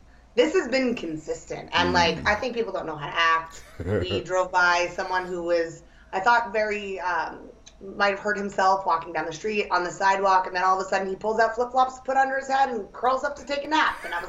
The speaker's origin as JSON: {"language": "English", "region": "New York", "country": "United States", "lives_now": "Hoboken, United States", "said": "especially as a New Yorker, wouldn't really faze me."}